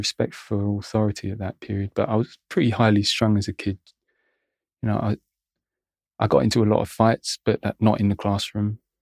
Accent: Bexleyheath, London, United Kingdom; I was born in Greenwich in South London, and I grew up in the sort of North Kent, South London areas, Bexley Heath and Welling, Plumstead and places like that. I grew up in a relatively affluent household, so quite a stable home.

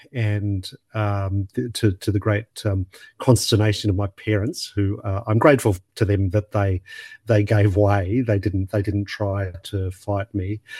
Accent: Sydney, New South Wales, Australia; I grew up on the North Shore of Sydney

